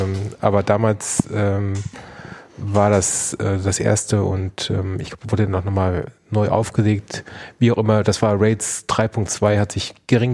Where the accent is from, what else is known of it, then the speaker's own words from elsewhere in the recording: Neuwied, Rhineland-Palatinate, Germany; Ich komme aus Neuwied bzw. Koblenz.